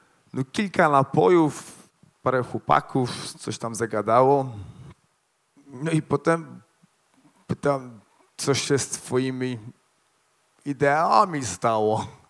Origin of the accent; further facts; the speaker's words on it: Warsaw, Masovian Voivodeship, Poland; Ja pochodzę z Warszawy, studiowałem przy seminarium w Warszawie socjologię.